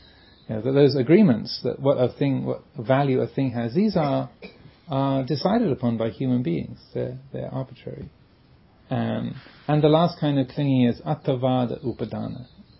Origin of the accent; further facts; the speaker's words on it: England, United Kingdom; now in United States; I grew up in England and they drive on the left. And so there's that feeling of, this feels more normal. Even though I've lived in America for more than 13 years